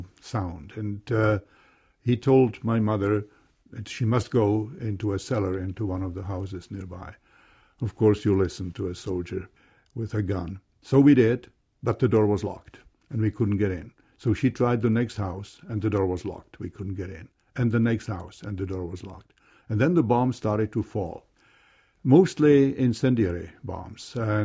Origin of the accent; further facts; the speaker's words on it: Prague, Czechia; English is a second language; And he noticed that I speak with an accent, and he asked, where are you from? And I said, from Prague.